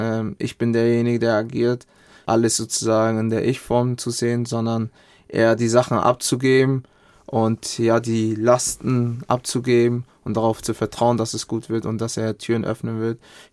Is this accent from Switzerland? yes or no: no; Ghana; Ich würde für mein Heimatland auflaufen, auf jeden Fall für Ghana.